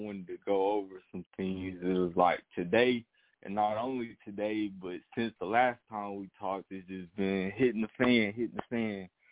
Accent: Coleman, Alabama, United States; I'm from Coleman, Alabama.

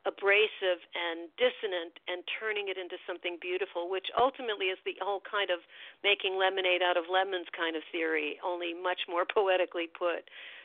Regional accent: Chicago, Illinois, United States; born there; Yeah, I was born in Chicago.

